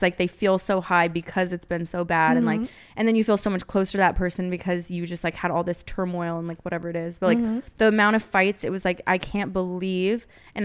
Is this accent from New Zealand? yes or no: yes; New Zealand; I'm a Kiwi. Down under.